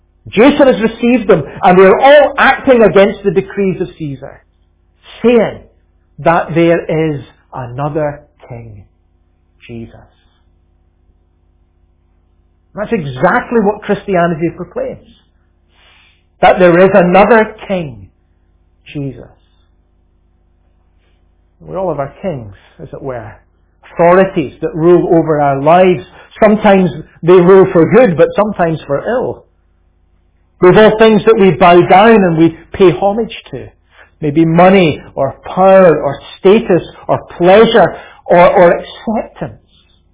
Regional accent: Scotland, United Kingdom; Not far from where I grew up in Scotland, in Lanarkshire, South Lanarkshire

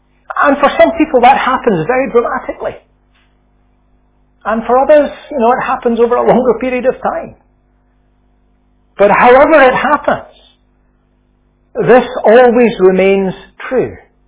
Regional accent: Scotland, United Kingdom; where I grew up in Lanarkshire, we lived not very far from the Clyde Valley.

